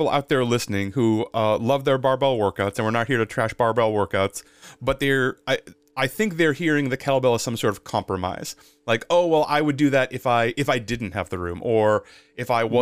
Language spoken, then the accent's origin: English; Massachusetts, United States; now in California, United States; I grew up near Boston, and from, it was like late October to April, it was actually illegal to park on the street overnight.